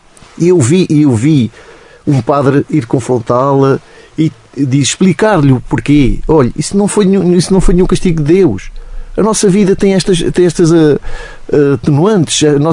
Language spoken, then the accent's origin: Portuguese; Setúbal, Portugal; mas nunca em Setúbal, eu sou de Setúbal, nunca fiz isso